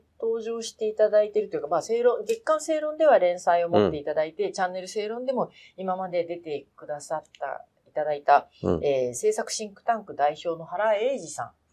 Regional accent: Oita, Japan; ようやく私の地元の大分に

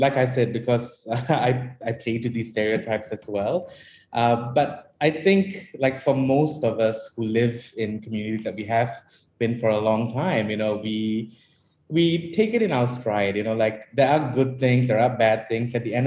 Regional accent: Klang, Selangor, Malaysia; I'm from Klang. You know, but the truth is, you find that Klang is actually a really lovely place

